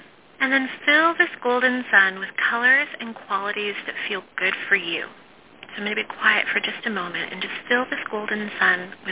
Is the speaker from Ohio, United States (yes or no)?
yes; Ohio, United States; born there; So I was born in Ohio, and my parents separated when I was 2 years old. And my mom raised me after that on her own.